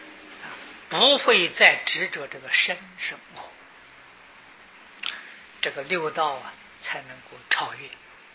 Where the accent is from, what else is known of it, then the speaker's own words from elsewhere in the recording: China; 这两种啊我们中国人呢把它合成起来叫做沉浸